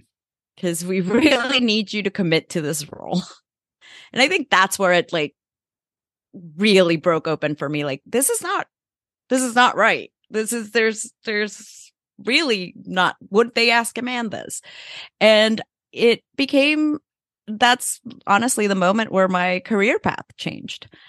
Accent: El Salvador; I grew up in El Salvador. It's a very, very male dominated country, patriarchal society.

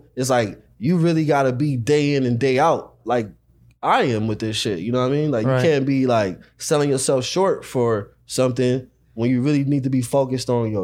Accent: South Central, California, United States; Because at the end of the day, I'm from South Central, man. Shit is hard.

